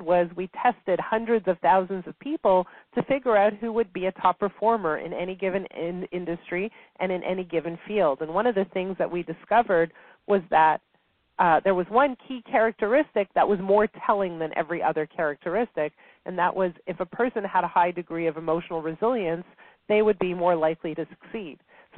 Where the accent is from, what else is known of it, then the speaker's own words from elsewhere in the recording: Montreal, Quebec, Canada; I grew up in Montreal, and I got married quite young.